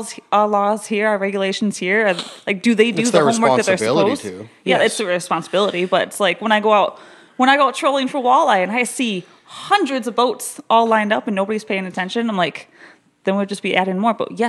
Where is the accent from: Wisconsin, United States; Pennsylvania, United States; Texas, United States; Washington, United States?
Wisconsin, United States; it's like, oh, where are you from, Wisconsin? Oh, where are you from, Wisconsin? I'm like, oh, all right. We're all buddies back home.